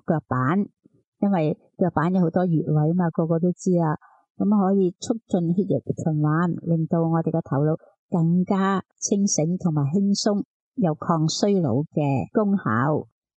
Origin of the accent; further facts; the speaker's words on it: China; 冬天啊，我哋中国人就好中意讲进补嘅。